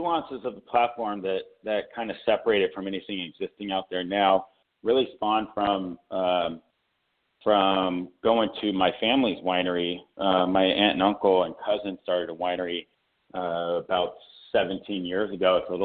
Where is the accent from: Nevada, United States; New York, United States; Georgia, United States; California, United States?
California, United States; So growing up in Northern California near Napa, I started reaching out to some of my other friends from high school